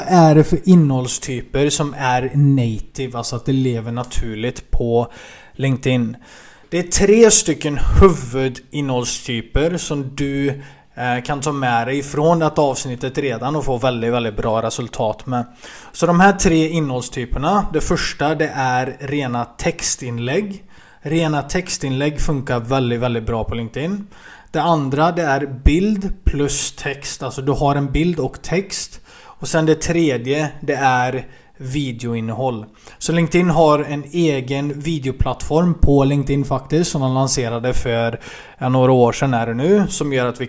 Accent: Falköping, Västra Götaland County, Sweden; now in Oslo, Norway; jag är ju stationerad vanligtvis i Oslo, men jag kommer ju från Falköping, Västra Götaland ifrån början. För dig som tror att jag är norsk, jag är faktiskt svensk ifrån början, men jag har bott i Norge så länge så det har mixat in sig med min svenska.

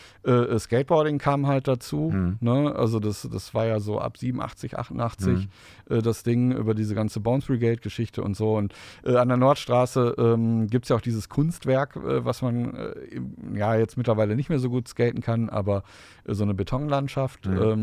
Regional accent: Dümpten, North Rhine-Westphalia, Germany; ich bin 76 geboren, bin in Dümmten aufgewachsen, Nordstraße, da gibt es ja auch das Jugendhaus Nordstraße, das Jugendzentrum.

